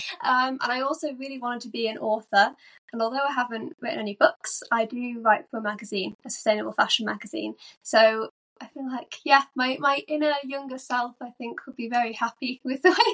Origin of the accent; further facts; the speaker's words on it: West Midlands, United Kingdom; I love where I grew up. I grew up sort of outside of Birmingham. Nearer to the countryside, there's a really big park near where I am.